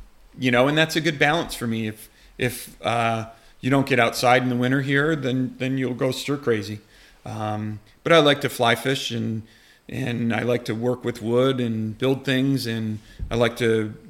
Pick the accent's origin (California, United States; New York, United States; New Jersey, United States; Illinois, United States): New York, United States; Rochester; So I was born in Rochester and grew up there, but knew at a very young age that the suburban lifestyle was not mine.